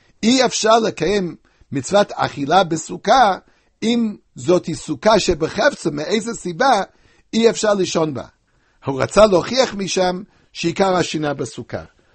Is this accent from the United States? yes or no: yes; United States; כך שמעתי בתור ילד בארצות הברית.